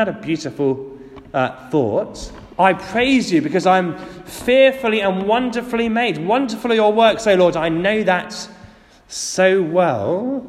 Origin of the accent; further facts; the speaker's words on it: United Kingdom; As British people, we don't want to say the wrong thing.